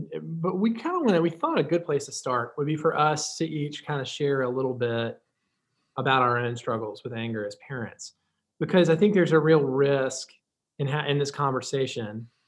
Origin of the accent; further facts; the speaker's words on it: Birmingham, Alabama, United States; Anna and I are kind of homogenous in the sense that we're both from Birmingham.